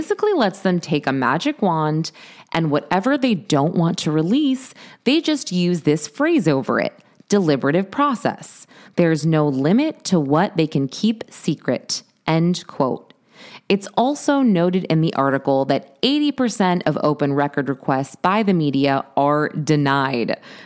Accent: New Hampshire, United States; but my home state of New Hampshire, come on, live free or die.

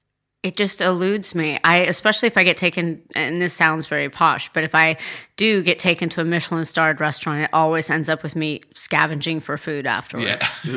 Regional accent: Tuscany, Italy; English is a second language; moved away as an adult; now in United States; I grew up in Tuscany. And that food kind of spoiled me and then I got sent to America in the late 80s

